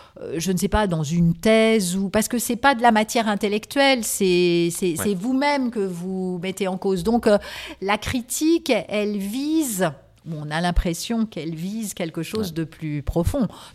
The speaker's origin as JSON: {"language": "French", "town": "Nantes", "region": "Pays de la Loire", "country": "France", "tie": "born or raised there", "lives_now": "Paris, France", "said": "moi, je vis à Paris depuis des années, j'avais pas du tout fait valoir cette origine. Et donc, ils ont découvert à cette occasion que j'étais nantaise."}